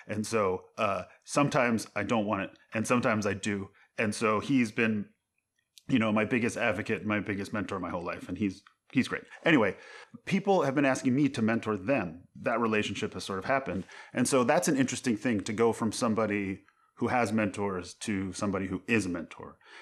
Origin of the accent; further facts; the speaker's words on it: Long Island, New York, United States; Like, I didn't grow up in Washington Heights. I grew up on Long Island, which is a very different place.